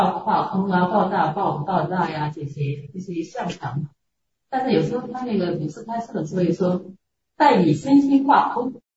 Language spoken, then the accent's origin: Chinese; Chengdu, Sichuan, China; 我是成都的